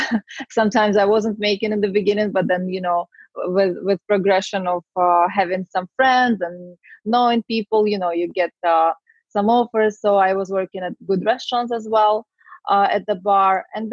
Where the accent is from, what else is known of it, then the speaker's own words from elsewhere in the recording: Russia; English is a second language; moved away as an adult; also born or lived in Azerbaijan; now in United States; So yes, I do come from Russia, former US, but I am Armenian. My background, I was born in Azerbaijan, and then my family moved to Russia. So I grew up there and went to Russian school and college there as well.